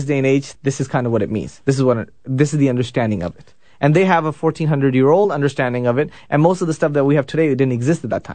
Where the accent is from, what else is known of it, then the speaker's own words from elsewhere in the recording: United States; And I grew up in the States, so I went back there.